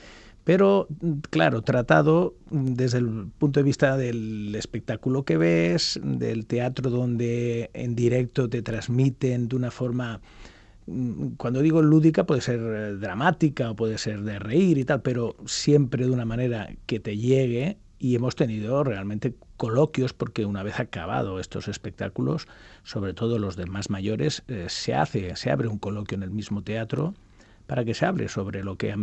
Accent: Catalonia, Spain; Porque sí, sí, bueno, soy catalán

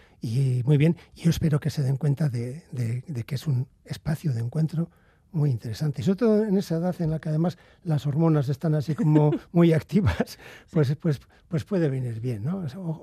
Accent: Basque Country, Spain; Si no, como buenos vascos, tururú, mamá.

